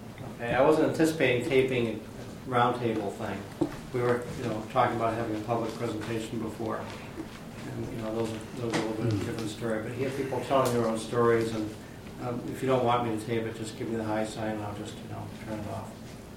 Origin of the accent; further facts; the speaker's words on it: Massachusetts, United States; But anyway, I'm from Massachusetts